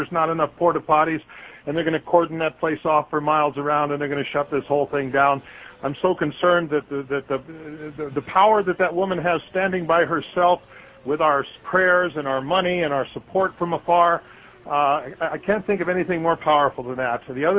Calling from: Osaka, Japan; I'm calling you from Osaka, where it's almost 2 o'clock in the afternoon on Wednesday.

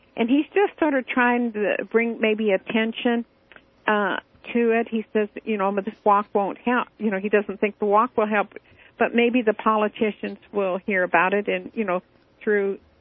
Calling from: Clearfield, Utah, United States; I'm from Clearfield, Utah

